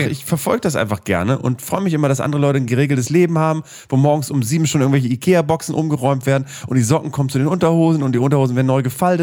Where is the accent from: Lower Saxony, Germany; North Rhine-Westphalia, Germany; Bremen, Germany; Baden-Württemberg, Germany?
Bremen, Germany; Das heißt bei uns Schmalzkuchen, die gibt es bei uns in Bremen